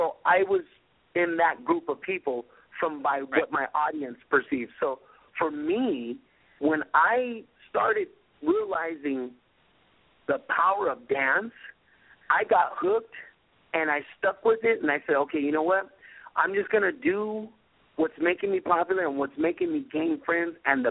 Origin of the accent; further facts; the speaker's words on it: Los Angeles, California, United States; Growing up in California in the South Bay of Los Angeles, which is by the ocean, in San Pedro, okay, it's just kind of like laborers, longshoremen. It's a very small town, but the people got a lot of heart.